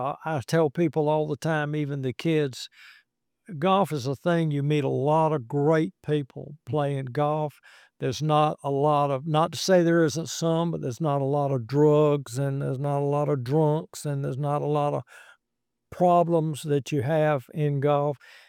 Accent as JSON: {"language": "English", "town": "Washington", "region": "North Carolina", "country": "United States", "said": "We're both from Little Washington."}